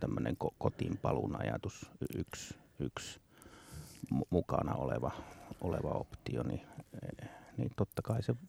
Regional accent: Ilomantsi, North Karelia, Finland; minä olen Ilomantsista kotoisin, eli siitä itänurkasta. Siellä on syntynyt ja kasvanut.

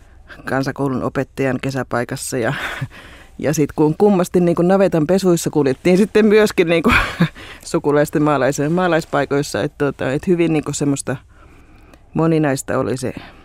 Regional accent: Pielavesi, North Savo, Finland; moved away as an adult; Mutta Pielavedellä olen syntynyt ja kasvanut ja kirjoittanut sieltä ylioppilaksi.

